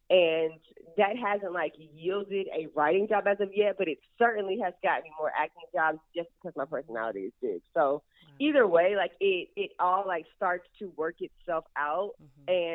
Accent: the South, United States; I want her to know that I write, that I'm from the South

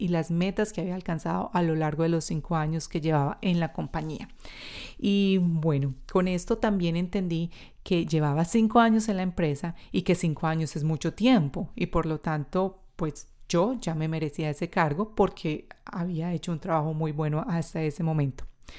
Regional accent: Colombia; now in Australia; Como colombiana trabajando en Australia en una empresa americana altamente competitiva

